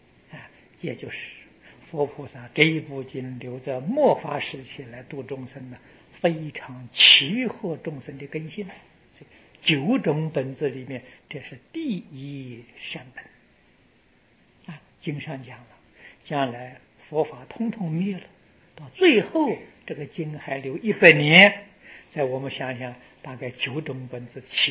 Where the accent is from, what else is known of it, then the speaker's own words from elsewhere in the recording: Taiwan; 我们中国人古时候注解无量寿经只有两个人啊